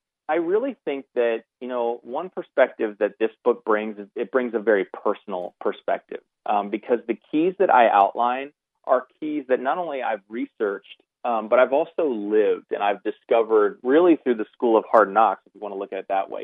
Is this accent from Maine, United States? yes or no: no; Ohio, United States; I'm a big Ohio State Buckeyes fan because I come from Ohio